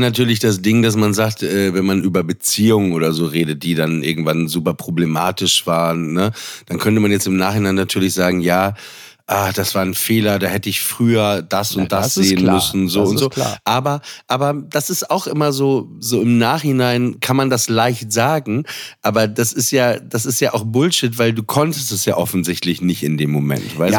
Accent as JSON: {"language": "German", "town": "Papenburg", "region": "Lower Saxony", "country": "Germany", "said": "ich komme aus Papenburg im Emsland"}